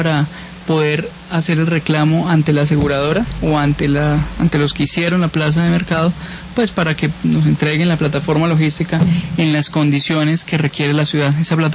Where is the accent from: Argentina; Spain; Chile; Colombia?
Colombia; Bogotá; que somos los bogotanos